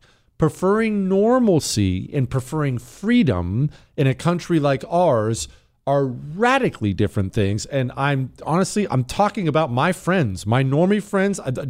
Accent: Ohio, United States; born there; And look, this is my home state. I was born there.

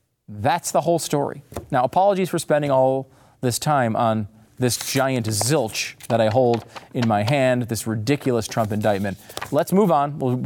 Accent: Connecticut, United States; And, and that includes growing up in Connecticut when, like, UConn was really Gino Auriemma and all that was going on.

